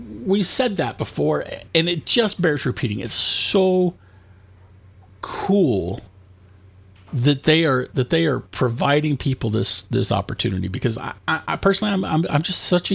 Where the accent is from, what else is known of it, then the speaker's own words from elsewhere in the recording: United Kingdom; Yes, I'm British, and I love your decency